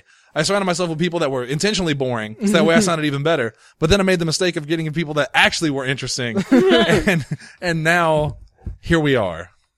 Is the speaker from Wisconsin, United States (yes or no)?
no; Mound City, Illinois, United States; I'm from Mound City, which is right across the way.